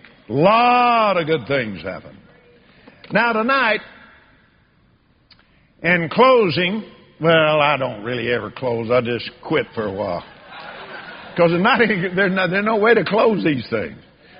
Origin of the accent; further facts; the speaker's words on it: Abilene, Texas, United States; When I was a little boy, I was raised out in West Texas, Abilene, Texas.